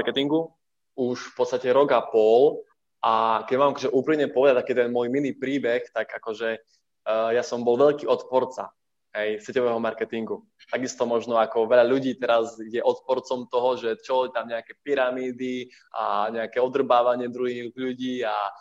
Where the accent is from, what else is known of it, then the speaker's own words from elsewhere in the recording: Košice, Košice Region, Slovakia; Ja som z Košic